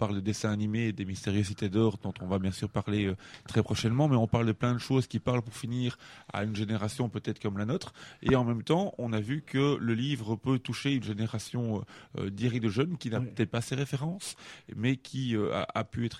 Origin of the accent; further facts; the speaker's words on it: Belgium; en tant que belge, j'écris effectivement les articles. Et puis Didier, qui est belge aussi, mais qui a plus de culture française que moi, repasse derrière moi parce que j'ai des tournures de phrases très belges et qu'en France, vous n'employez pas.